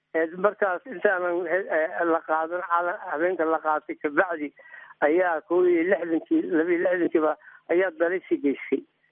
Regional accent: Hobyo, Mudug, Somalia; Magaaladaasi hobyo la yiraahdo gobolfamadugu bay ka mid tahay, waa magaalo xeebeed.

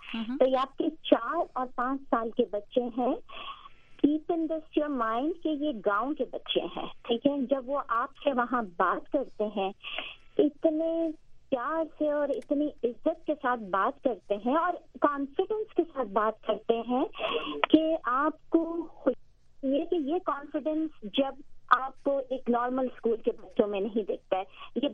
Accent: Karachi, Sindh, Pakistan; میرا تعلق کیونکہ کراچی میں سے ہے

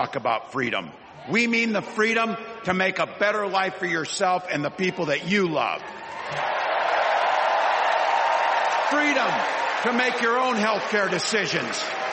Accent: Butte, Nebraska, United States; Now, I grew up in Butte, Nebraska, a town of 400 people. I had 24 kids in my high school class, and none of them went to Yale.

